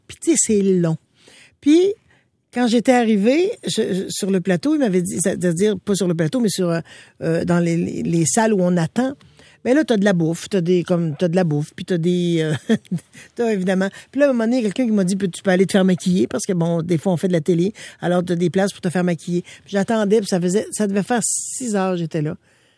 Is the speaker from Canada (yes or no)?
yes; Quebec, Canada; il m'a demandé, d'où tu viens? T'es originaire de quel endroit? Et je lui dis, de l'Abitibi. Tu sais, puis là, j'y explique au Québec, c'est où.